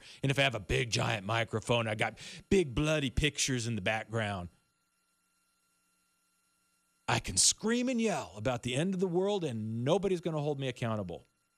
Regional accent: United States; born there

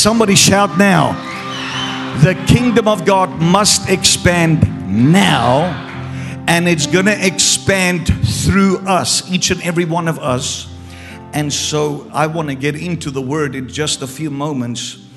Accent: Cape Town, Western Cape, South Africa; we are from Cape Town, South Africa.

